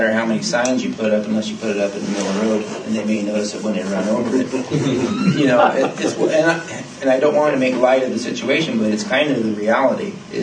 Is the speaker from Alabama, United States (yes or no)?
no; Toledo, Ohio, United States; You know, I grew up in Toledo.